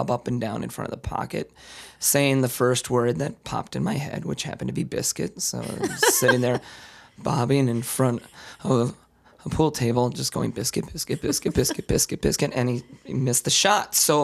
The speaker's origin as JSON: {"language": "English", "town": "Brown Deer", "region": "Wisconsin", "country": "United States", "said": "I am from Brown Deer."}